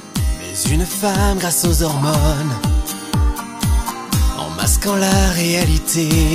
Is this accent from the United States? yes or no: no; France; Je suis un Français non